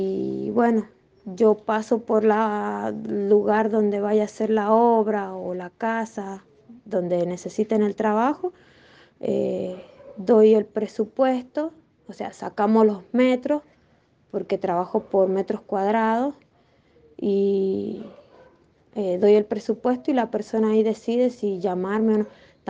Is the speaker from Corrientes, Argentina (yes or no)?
no; San Juan, Argentina; en San Juan, soy sanjuanina y siempre me han aceptado